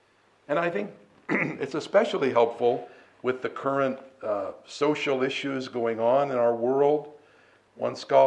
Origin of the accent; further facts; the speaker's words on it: United States; Think about that as I'm an American, the majority of the states in the United States now allow gay marriage.